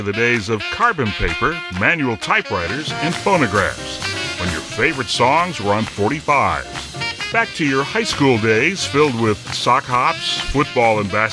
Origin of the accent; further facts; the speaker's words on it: Farmington Hills, Michigan, United States; When I was in Farmington High School, growing up in Farmington Hills, I used to DJ all the dances